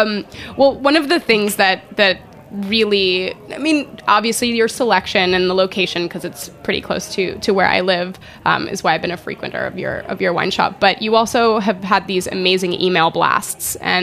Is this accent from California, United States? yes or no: no; Arizona, United States; I grew up in Arizona, so I know.